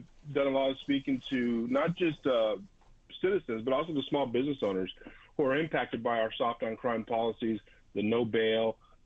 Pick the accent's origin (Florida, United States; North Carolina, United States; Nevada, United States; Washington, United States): Nevada, United States; Las Vegas; now in Napa, United States; I was raised in Las Vegas, been here 49 years, graduate of Valley High School, stayed in town